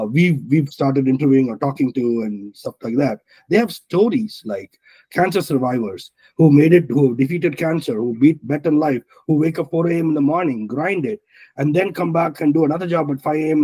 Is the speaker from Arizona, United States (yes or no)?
no; Detroit, Michigan, United States; I'm in Detroit. I'm from Detroit. I have the grit and I wear my grit.